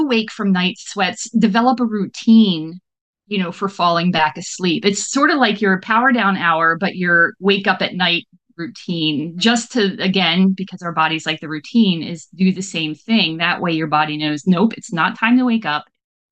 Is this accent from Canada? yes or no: yes; Canada; it's funny because I'm Canadian.